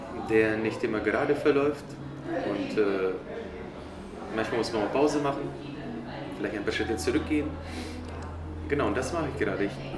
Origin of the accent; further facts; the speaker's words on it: Ukraine; now in Karlsruhe, Germany; Ich komme aus der Ukraine. Ich bin gerade in Karlsruhe in einem Café.